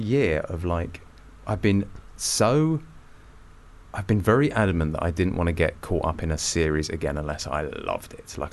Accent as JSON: {"language": "English", "town": "Maidstone", "region": "South East England", "country": "United Kingdom", "tie": "born or raised there", "said": "Maidstone."}